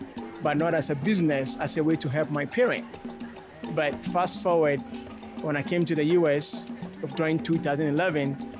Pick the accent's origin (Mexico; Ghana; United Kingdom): Ghana; now in Texas, United States; I'm originally from Ghana, but we live in Texas now.